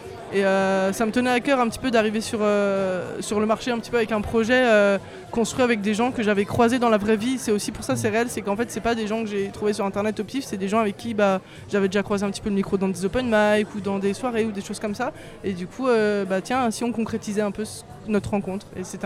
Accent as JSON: {"language": "French", "town": "Villefranche", "country": "France", "said": "du coup, moi je suis de Villefranche."}